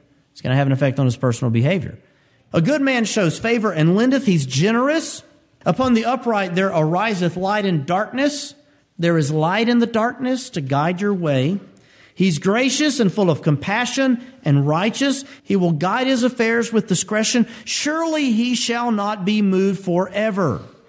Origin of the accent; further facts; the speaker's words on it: Alabama, United States; And you're like, man, I'm from Alabama. That's like everything we eat.